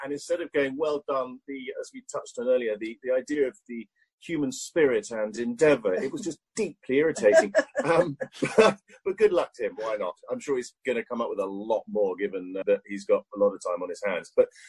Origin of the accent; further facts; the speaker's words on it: Saudi Arabia; as a child I was brought up in Saudi Arabia, so it was sort of quite a key part of my growing up, and this was sort of the late 70s.